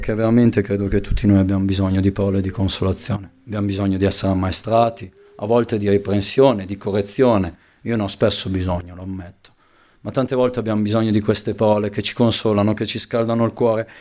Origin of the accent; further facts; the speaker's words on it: Piacenza, Emilia-Romagna, Italy; C'è un fratello con cui sono cresciuto a Piacenza